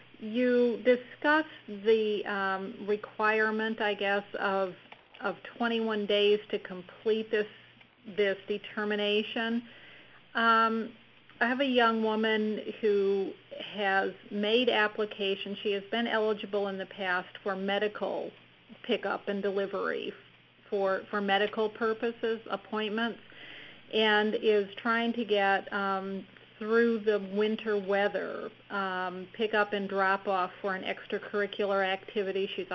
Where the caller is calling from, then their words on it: Billings, Montana, United States; I'm calling from Billings, Montana.